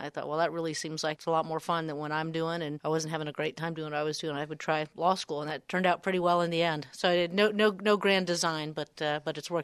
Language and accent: English; Pocatello, Idaho, United States; also born or lived in Boise; You know, I consider myself a Pocatello kid. Obviously not a kid anymore, but that you're growing up in Idaho and understanding the communities. I spent a lot of time growing up in northern Idaho as well.